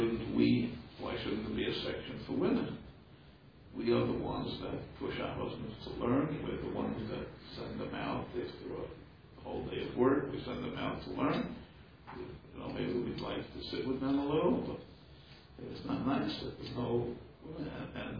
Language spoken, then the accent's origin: English; New York, United States; because I'm a New Yorker, we're very provincial. Nothing else exists except in New York.